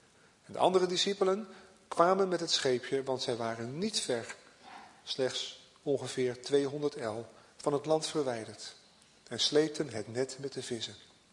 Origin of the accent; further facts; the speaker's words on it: Den Helder, North Holland, Netherlands; also born or lived in Houten / Dordrecht; now in Hogeveen, Netherlands; Wij zijn beiden groot geworden, geboren en getogen in Den Helder. Daar hebben wij 30 jaar gewoond en vervolgens zijn we begonnen aan een rondreis door Nederland.